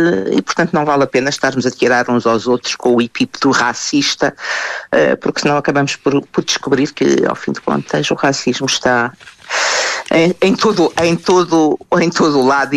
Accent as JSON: {"language": "Portuguese", "country": "Portugal", "said": "é como portuguesa no estrangeiro, que eu noto perfeitamente que não há melhoras."}